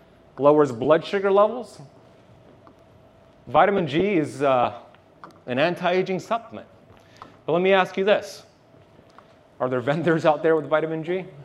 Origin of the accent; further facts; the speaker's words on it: Miami, Florida, United States; I'm from Miami.